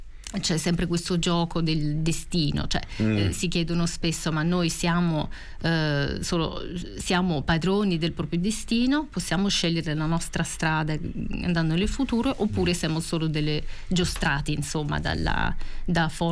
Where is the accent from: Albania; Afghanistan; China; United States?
United States; Italian is a second language; io vengo dal Nuovo Mondo e non siamo, gli americani non sono radicati alla terra alle origini